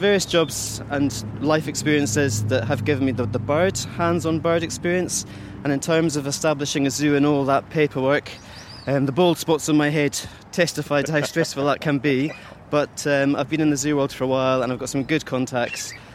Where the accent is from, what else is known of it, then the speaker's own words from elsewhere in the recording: Scotland, United Kingdom; I grew up in Caithness, and for my 6th birthday, I got 6 chickens.